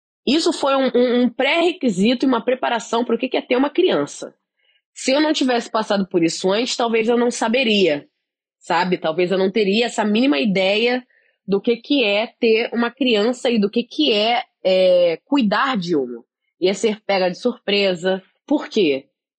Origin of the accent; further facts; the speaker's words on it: Brazil; pra gente não é tão diferente porque nós somos brasileiros, então a cultura dela, a primeira língua dela vai ser português.